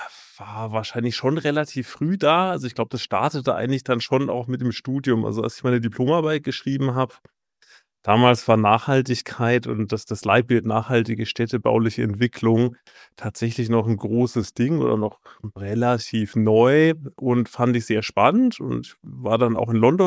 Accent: Heidelberg, Baden-Württemberg, Germany; also born or lived in Oxford, United Kingdom; Wie gesagt, aufgewachsen in Heidelberg und da diese ersten Ideen mit der Schule und Praktika.

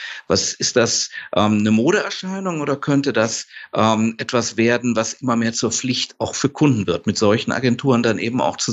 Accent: Gelsenkirchen, North Rhine-Westphalia, Germany; ich komme aus Gelsenkirchen

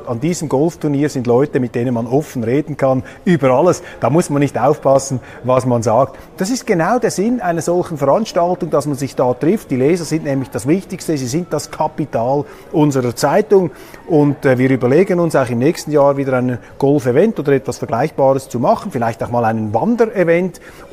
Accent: Switzerland; ich bin als Schweizer stolz darauf

